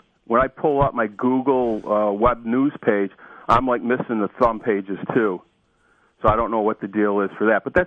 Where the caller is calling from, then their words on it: Rochester, New York, United States; Calling from Rochester, New York.